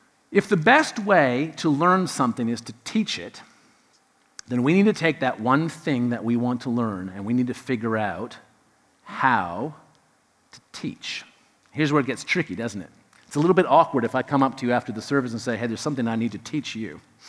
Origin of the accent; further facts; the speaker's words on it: Canada; I'm from Canada.